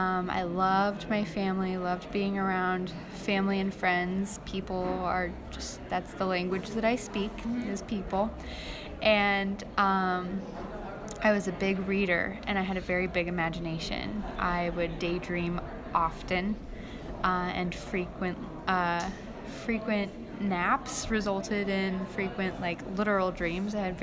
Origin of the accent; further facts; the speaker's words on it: Missouri, United States; I grew up in the St. Louis County area.